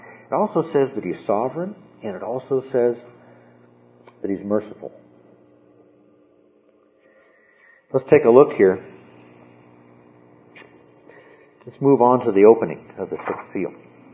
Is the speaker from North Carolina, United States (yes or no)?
no; California, United States; also born or lived in Nevada; Having spent a lot of time growing up in California and Nevada, I've been through a number of them.